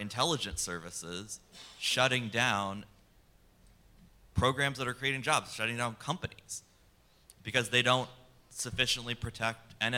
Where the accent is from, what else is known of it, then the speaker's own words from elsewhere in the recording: Orlando, Florida, United States; from Orlando.